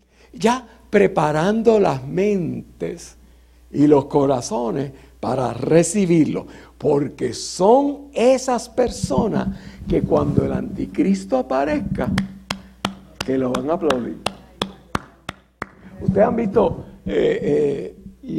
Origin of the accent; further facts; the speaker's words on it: Mayagüez, Puerto Rico; eso allá en Puerto Rico, en Mayagüez, de donde yo vengo.